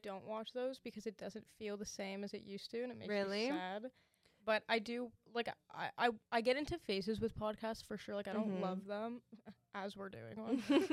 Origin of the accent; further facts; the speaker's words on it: Brampton, Ontario, Canada; I'm from Brampton, guys.